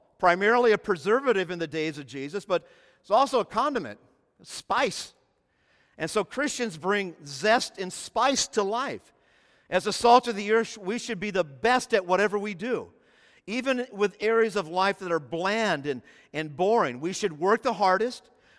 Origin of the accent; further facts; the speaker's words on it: Omaha, Nebraska, United States; also born or lived in Iowa; I was born in Iowa, but we grew up in Omaha, and some people in Iowa say, well, you should be a Cyclone fan